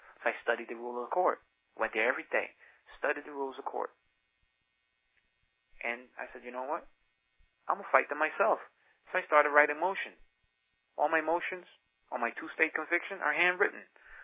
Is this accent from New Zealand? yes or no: no; Guyana; born there; moved away; I was born in British Guiana, South America.